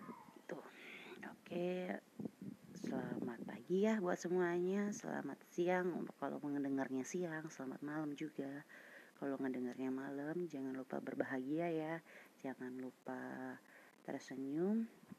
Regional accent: Sumatra, Indonesia; Gue juga orang Sumatera lah, makanya suara gue ngebas begini walaupun gue cewek. Gue kerja di Sumatera, cuma beda provinsi dengan Sumateranya tempat kelahiran gue.

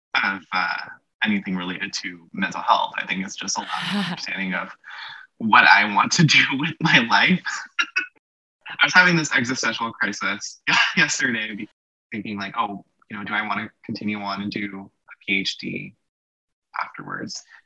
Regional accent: Philippines; moved away as an adult; Yes, we immigrated from the Philippines when I was 30. So I'm also an immigrant too.

